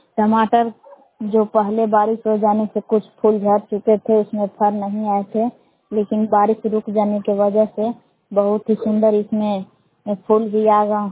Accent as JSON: {"language": "Hindi", "town": "Belao", "region": "Bihar", "country": "India", "said": "ग्राम बेलाव जिला कैमूर बबुआ की निवासी हूँ।"}